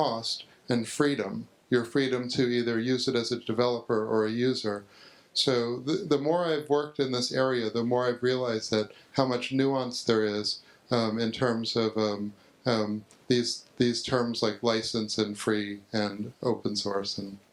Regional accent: Austin, Texas, United States; one of the biggest companies in my hometown, Austin.

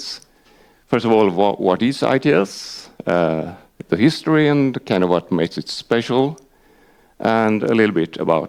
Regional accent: Sweden; English is a second language; I'm from Sweden, by the way.

